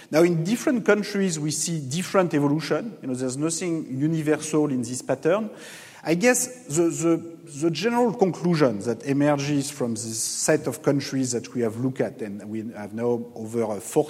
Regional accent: France; English is a second language; now in United States; by the findings in my home country in France.

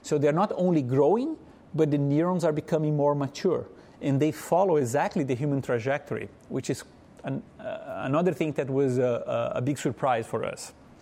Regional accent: Brazil; And I told you I'm from Brazil.

